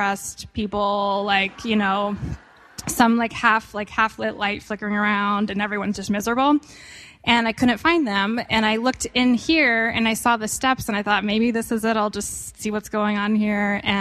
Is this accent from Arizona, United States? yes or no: yes; Arizona, United States; And I grew up in Arizona, and I went to Arizona State University on an academic scholarship